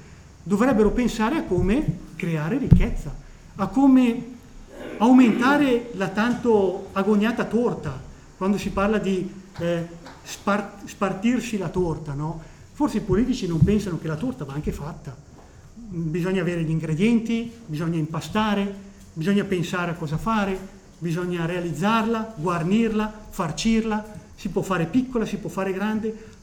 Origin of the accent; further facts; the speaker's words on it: Lombardy, Italy; come si dice dalle mie parti in bergamasca, sbassa sol crapù